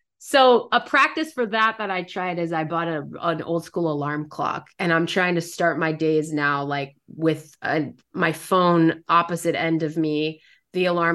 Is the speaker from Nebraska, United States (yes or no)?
no; Los Angeles, California, United States; I'm a girl who was born and raised in Los Angeles, so I am a little woo-woo